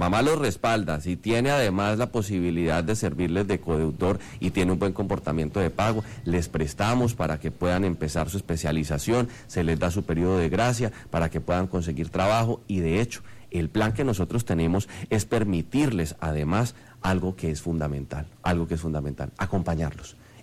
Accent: Armenia, Quindío, Colombia; yo soy de Armenia, yo soy de un municipio pequeño donde por allá la oferta del Estado ni llegaba. Después fui a Cali

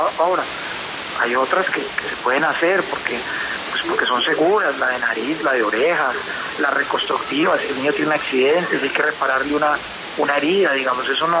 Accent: Colombia

